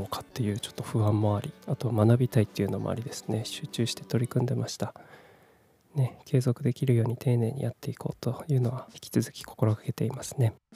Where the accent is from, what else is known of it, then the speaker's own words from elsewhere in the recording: Kumamoto, Japan; also born or lived in Fukuoka / Tokyo; 18歳から福岡、30歳から東京で暮らし、35歳で会社を辞め、地元の熊本でフリーランスのウェブライターとして生きていくことにした僕